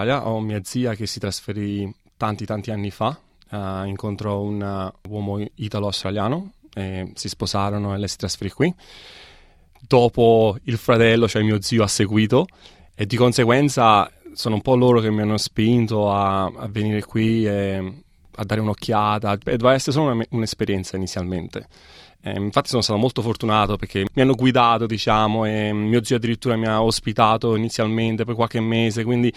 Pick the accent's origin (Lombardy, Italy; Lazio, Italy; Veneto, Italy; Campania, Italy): Lazio, Italy; Itri; also born or lived in Gaeta; Nato a Gaeta, nel Basso Lazio, e cresciuto in un paesino che si chiama Itri, molto vicino.